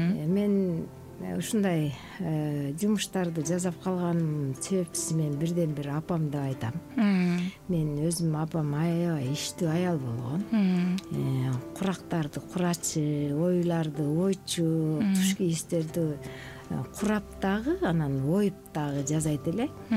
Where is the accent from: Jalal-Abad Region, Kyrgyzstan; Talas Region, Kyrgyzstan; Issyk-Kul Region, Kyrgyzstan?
Jalal-Abad Region, Kyrgyzstan; Kara-Jygach; Мен Токтоолор районунда туулуп өскөм, Кара Жыгач айылында. Биздин ошол Кызыл Жазы деген айылыбызда окудук. Ал жер үстү көл басып кетти. Анан Кара Жыгач айылына көчүп